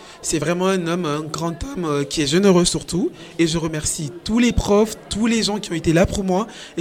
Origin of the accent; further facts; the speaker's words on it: Guinea; French is a second language; quand je dis aux gens que j'ai appris la langue française il y a 2 ans, je suis venu, je viens de la Guinée